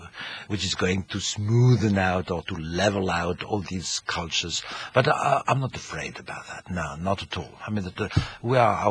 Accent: France; English is a second language; I mean, my mother tongue, I'm French, but my mother tongue is not French.

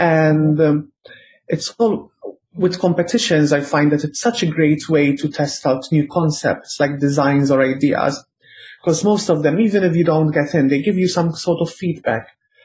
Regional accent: Paola, Malta; I grew up in Paula, and we have the cemetery there

